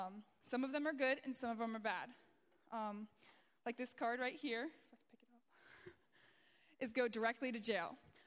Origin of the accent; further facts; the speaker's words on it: Johnstown, Pennsylvania, United States; I'm from Johnstown, Pennsylvania.